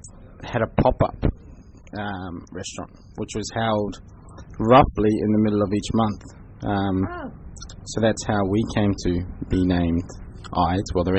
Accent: Wellington, New Zealand; I'm from Wellington, New Zealand.

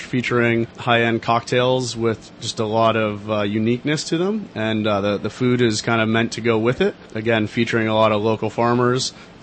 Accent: Vermont, United States; now in Portland, United States; I'm originally from Vermont.

